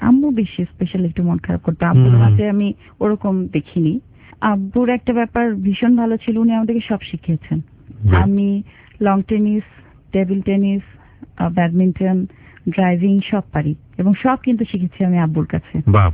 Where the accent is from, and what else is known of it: Khulna, Khulna Division, Bangladesh; born or raised there; also born or lived in Sylhet